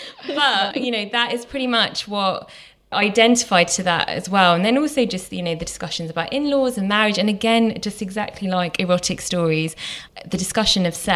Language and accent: English; United Kingdom; finding out I'm British and I'm Indian and this is what it means